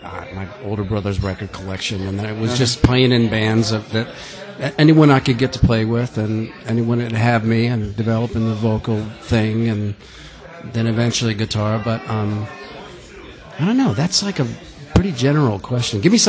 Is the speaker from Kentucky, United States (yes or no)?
no; Pennsylvania, United States; I grew up in Pennsylvania.